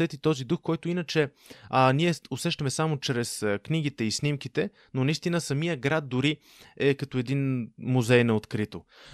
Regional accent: Sofia, Sofia City, Bulgaria; като човек роден и израснал в София

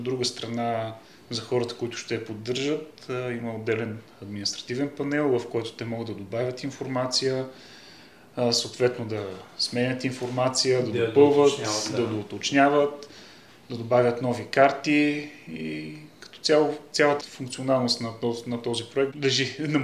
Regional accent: Koprivshtitsa, Sofia Province, Bulgaria; born there; за мен това е моят роден град и си го смятам, че аз съм си коприщенец.

